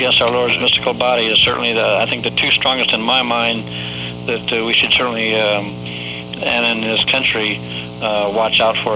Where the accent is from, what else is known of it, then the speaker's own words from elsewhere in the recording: California, United States; also born or lived in Phoenix, United States; Basically, I was born in Phoenix, Arizona, but 6 months after that, during wartime, my mother came back to California. I've been here ever since.